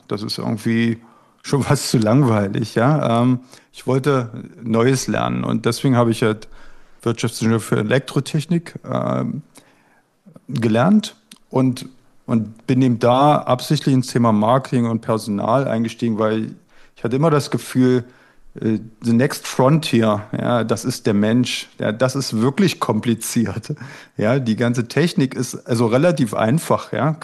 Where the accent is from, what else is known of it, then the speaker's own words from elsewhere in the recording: East Germany, Germany; ich bin in Ostdeutschland groß geworden